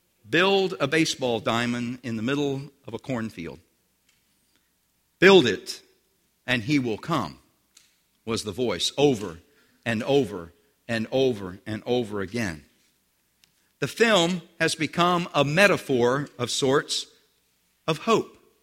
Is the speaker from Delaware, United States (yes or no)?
yes; Selbyville, Delaware, United States; I remember as a kid growing up in Selbyville that I couldn't wait for school to get out